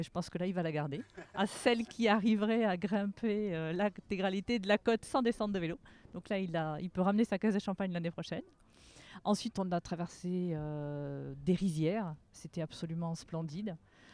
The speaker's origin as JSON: {"language": "French", "region": "South-West France", "country": "France", "said": "comme on dit chez nous, puisqu'on vient du sud de la France, de l'Atlantique."}